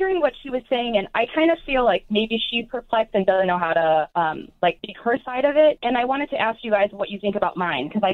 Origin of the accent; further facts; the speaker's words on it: East Chicago, Indiana, United States; but I'm Mexican. I'm from East Chicago, and my family's from East Chicago and Gary.